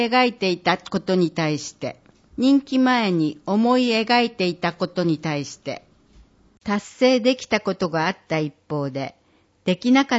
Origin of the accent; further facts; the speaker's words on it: Nagoya, Aichi, Japan; moved away as an adult; now in Uonuma, Japan; 会社を辞めて生まれ育った名古屋を離れ、魚沼での生活にチャレンジしたこと